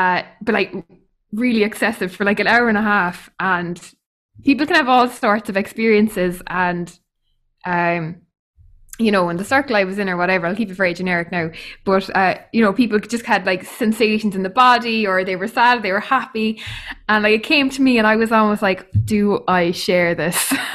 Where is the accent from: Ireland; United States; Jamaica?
Ireland; Because I think especially as Irish people, we're so bad at just beating around the bush.